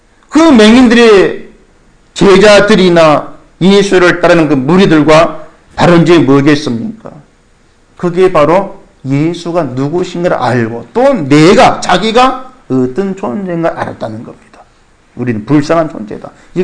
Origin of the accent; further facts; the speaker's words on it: Suncheon, South Jeolla, South Korea; 그 동생 시아버지가 그 고향 순천서 굉장히 부자입니다